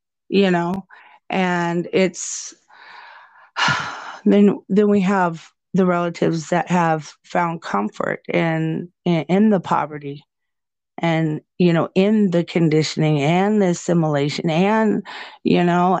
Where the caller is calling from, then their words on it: Nebraska, United States; I'm speaking from Nebraska